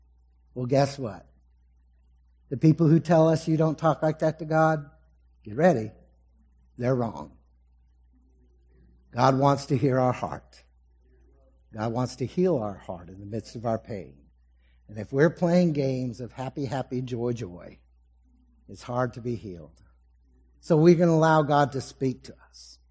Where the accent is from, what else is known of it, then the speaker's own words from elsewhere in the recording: San Antonio, Texas, United States; Now, many of you know, I just recently got back from San Antonio, the Alamo City, my home state.